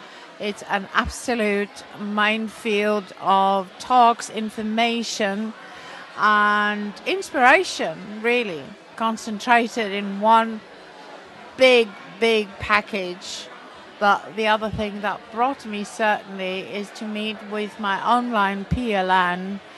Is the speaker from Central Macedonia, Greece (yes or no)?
no; Athens, Attica, Greece; I'm from Greece, from Athens, Greece